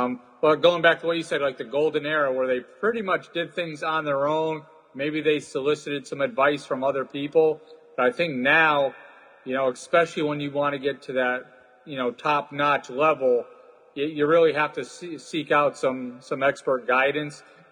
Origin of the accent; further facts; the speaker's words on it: Northeast, United States; I'm originally from the Northeast, so I mean, there's a lot of shows up here, and natural is really prevalent up here in the Northeast.